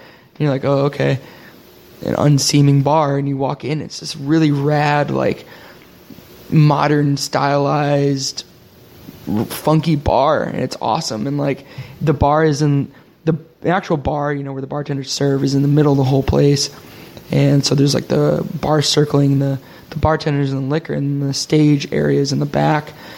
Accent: Connecticut, United States; born or raised there

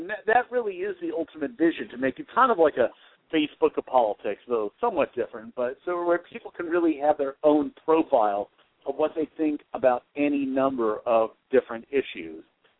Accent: California, United States; I started off as a local reporter in my hometown in Southern California.

